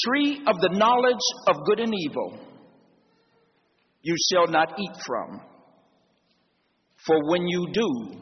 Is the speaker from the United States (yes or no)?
yes; Youngstown, Ohio, United States; I grew up in Youngstown, Ohio.